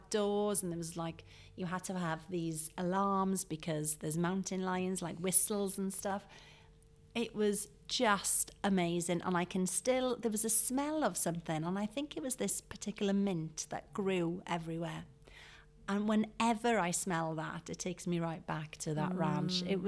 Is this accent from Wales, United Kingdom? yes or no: yes; Wales, United Kingdom; I always thought, because I suppose growing up in South Wales, and I was always frustrated and I wanted to live in London and I wanted to be in a city.